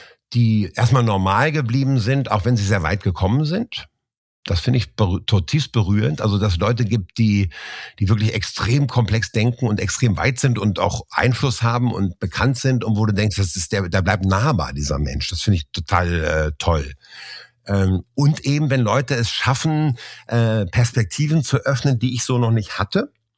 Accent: Hanover, Lower Saxony, Germany; Ich bin ja aus Hannover hier, ne? Bin ja Hannoveraner auch.

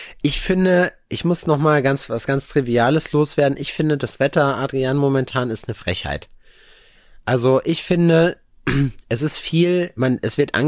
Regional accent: North Rhine-Westphalia, Germany; aber bei uns in NRW war auf jeden Fall Erdbeben

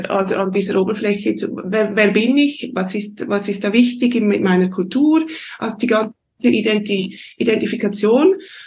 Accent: Switzerland; accent: Swiss German; ich spreche Schweizerdeutsch und ich möchte das Schweizerdeutsch weitergeben

